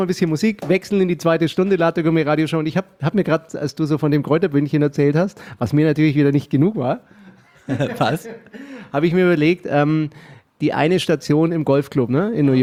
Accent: Nuremberg, Bavaria, Germany; bin ich gern mal in meiner Heimat unterwegs. Denn ihr glaubt gar nicht, was Nürnberg, das gute Nürnberg in Franken, nicht in Bayern, sondern in Franken

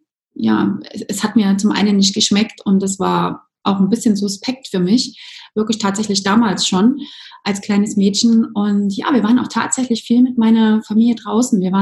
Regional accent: Zwickau, Saxony, Germany; now in Dresden, Germany; Nein, ich bin tatsächlich in Zwickau aufgewachsen und lebe jetzt seit genau 7 Jahren in Dresden. Nächsten Monat, also im November, werden es genau 7 Jahre.

